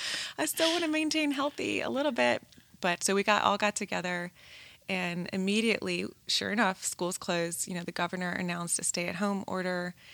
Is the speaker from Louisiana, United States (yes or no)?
yes; New Orleans, Louisiana, United States; I'm from Louisiana, I'm from New Orleans, moved to Baton Rouge, but I've never sort of worked in that side of the world